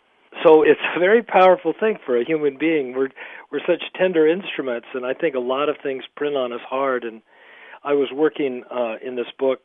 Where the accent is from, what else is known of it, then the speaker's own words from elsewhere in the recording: Utah, United States; When I grew up in Utah, Park City was still an old, rough mining town, kind of vacant.